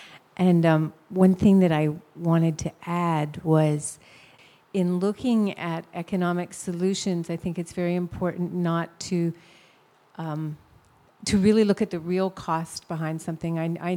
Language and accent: English; Kalaheo, Hawaii, United States; I'm from Kalaheo.